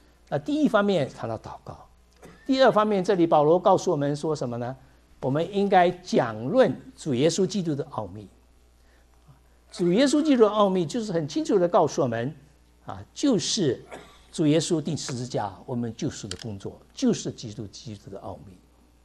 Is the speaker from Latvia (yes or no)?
no; China; 我知道我们中国人，中国传道人最喜欢讲故事的就是这个意思